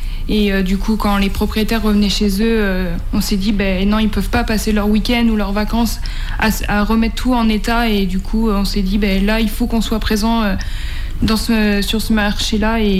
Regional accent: Saint-Hilaire-de-Riez, Pays de la Loire, France; born there; Oui, je suis née à Saint-Hilaire-de-Riez.

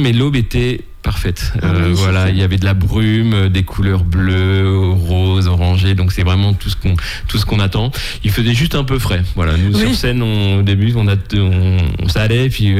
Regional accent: Saint-Jean-de-Monts, Pays de la Loire, France; parce que moi je suis originaire de Saint-Jean-de-Mont.

